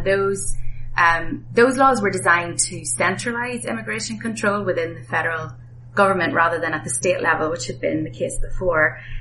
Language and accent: English; Ireland; now in South Bend, United States; obviously not from South Bend, Indiana, I was back in my home country of Ireland and did a postdoc at Trinity a couple of years ago.